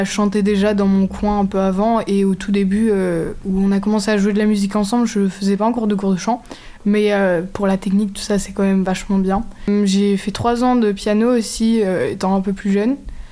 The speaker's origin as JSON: {"language": "French", "country": "Austria", "tie": "born or raised there", "lives_now": "France", "said": "mère est autrichienne. Et du coup, mon père qui est français, quand ils se sont rencontrés, je suis née là-bas, j'ai grandi là-bas. Du coup, après, on a déménagé en France. Et du coup, je suis bilingue."}